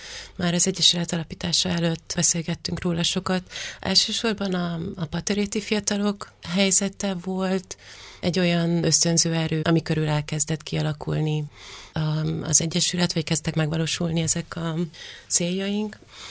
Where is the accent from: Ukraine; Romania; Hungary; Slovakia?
Romania; Cluj-Napoca, Cluj County; hogy kolozsváriként kezdeni azzal a helyzettel valamit